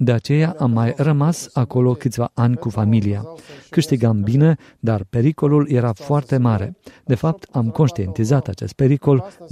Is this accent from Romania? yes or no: no; Tiraspol, Transnistria, Moldova; Sunt originar din Tiraspol. Acolo m-am născut, acolo am trăit cea mai mare parte din viață și am învățat acolo.